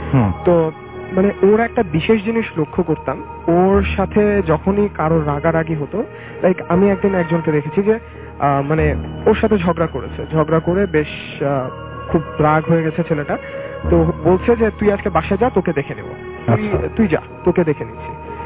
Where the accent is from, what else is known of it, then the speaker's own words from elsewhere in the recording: Bangladesh; এসেছি বাংলাদেশ থেকে।